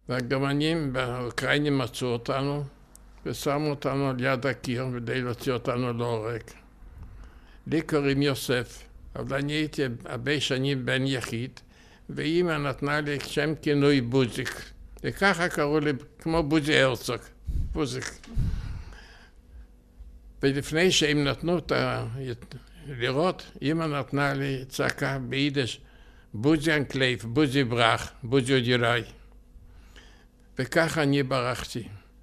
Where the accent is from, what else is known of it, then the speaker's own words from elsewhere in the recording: Ostroh, Rivne Oblast, Ukraine; now in Israel; נולדתי באוסטרוג. אני נולדתי ב-1922 ביר אוסטרוג, שהייתה פולין, לבית ציוני.